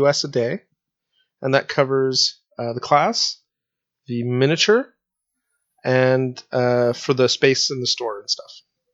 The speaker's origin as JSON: {"language": "English", "region": "England", "country": "United Kingdom", "said": "Oh, and I'm English, yeah."}